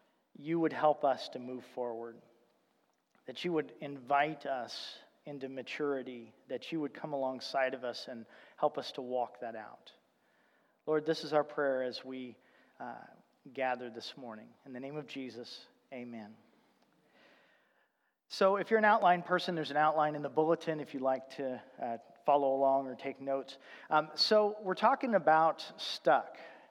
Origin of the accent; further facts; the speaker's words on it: Indianapolis, Indiana, United States; when I go down to Seattle or where I grew up in Indianapolis, traffic, it just is a pain.